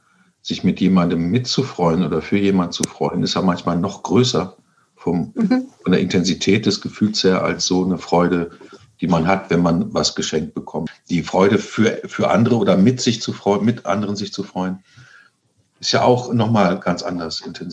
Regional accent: Lower Saxony, Germany; weil ich einen Großteil meiner Kindheit im Norden verbracht habe, in Ostfriesland.

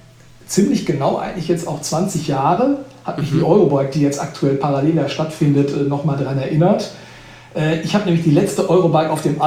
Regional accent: North Rhine-Westphalia, Germany; ich komme gebürtig aus dem Sauerland

